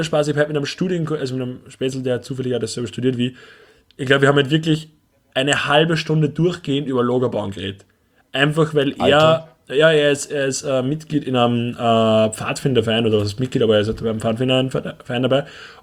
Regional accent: Upper Austria, Austria; wie wir mal bei uns in Oberösterreich waren.

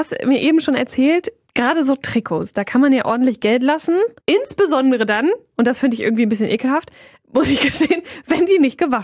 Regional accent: St. Tönis, North Rhine-Westphalia, Germany; Ja, ich komme auch aus St. Tönis.

